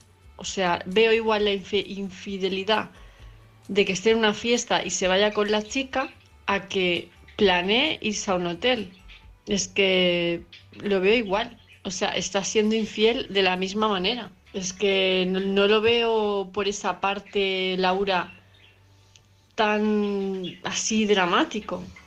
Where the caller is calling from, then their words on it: Palma de Mallorca, Balearic Islands, Spain; de Palma de Mallorca.